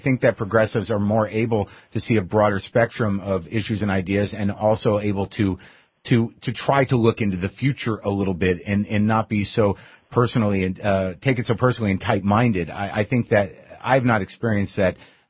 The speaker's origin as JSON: {"language": "English", "region": "New Mexico", "country": "United States", "tie": "born or raised there", "said": "I grew up in New Mexico. There weren't many gun control laws. Everyone had a gun."}